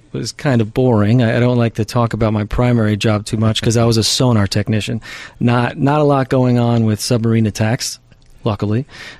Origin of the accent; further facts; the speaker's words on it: Patterson, New York, United States; I lived in Hudson Valley most of my life. I grew up in Patterson. I live now in Poquake.